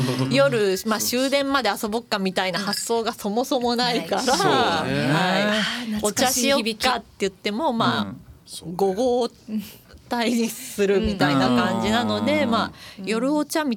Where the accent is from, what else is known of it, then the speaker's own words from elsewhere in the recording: Wakayama, Japan; 私も和歌山ですみたいなね